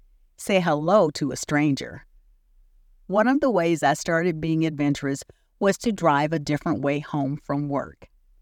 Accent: the South, United States; I know I'm from the South, so cold is relative.

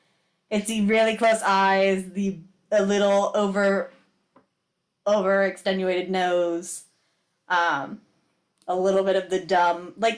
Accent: Ireland; I probably have relatives who are from the Kilkenny area because I'm from Southern Ireland area.

